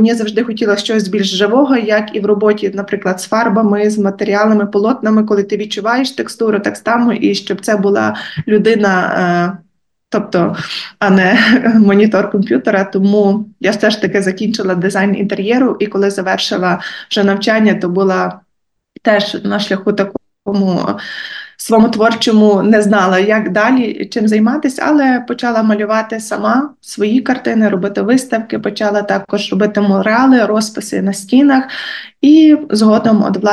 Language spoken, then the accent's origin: Ukrainian; Murovane, Lviv Oblast, Ukraine; бо я сама родом з Мурованого. Тільки не того, що біля Львова, ще є одна, бо то зразу всі плутають в Сокальському районі.